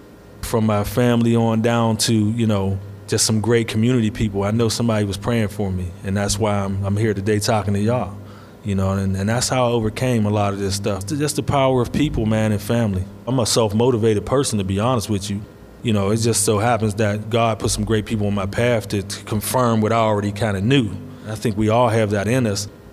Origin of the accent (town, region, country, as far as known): Braddock, Pennsylvania, United States; born or raised there